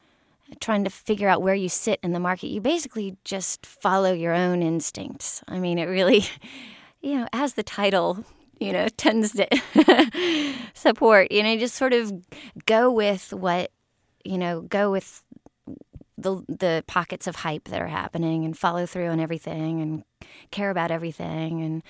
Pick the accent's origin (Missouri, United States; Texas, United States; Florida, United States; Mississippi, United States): Missouri, United States; St. Louis; St. Louis was one that got it first. Being my hometown, they were so excited